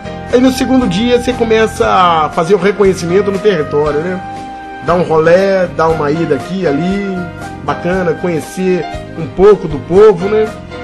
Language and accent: Portuguese; Brazil; a minha terra é uma bênção, meu Brasil é demais, cara.